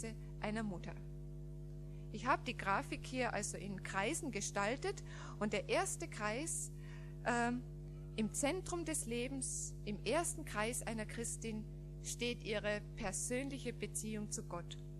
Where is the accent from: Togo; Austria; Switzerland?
Austria; Ich bin Österreicherin, komme aus einem katholischen Elternhaus und fand mit 22 Jahren durch das Lesen der Bibel zum lebendigen Glauben an Jesus Christus.